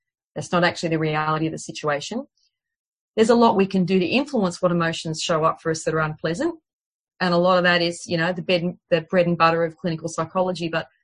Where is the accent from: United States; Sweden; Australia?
Australia; the bread and butter work of working with fear as an Australian when you're offering counselling